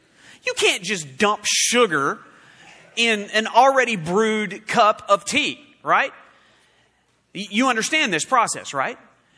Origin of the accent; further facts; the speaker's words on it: Oklahoma, United States; moved away; I grew up in Oklahoma.